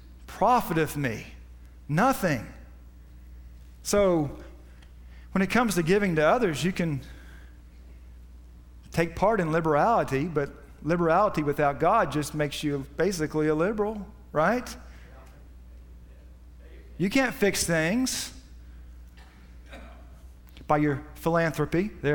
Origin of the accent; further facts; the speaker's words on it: Winter Haven, Florida, United States; I guess I've been around here my whole life. That's where I was born. I was born in Winter Haven.